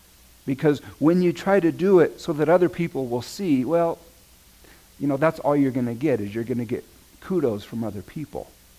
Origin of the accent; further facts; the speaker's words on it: Visalia, California, United States; Growing up in Visalia, we used to go up all the time to see those trees.